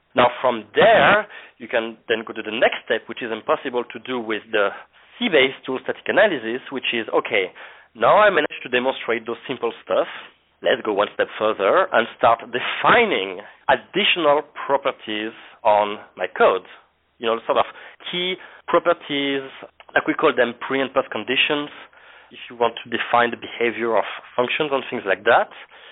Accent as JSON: {"language": "English", "country": "France", "second_language": "English", "said": "as my accent may have told already, I'm coming from France"}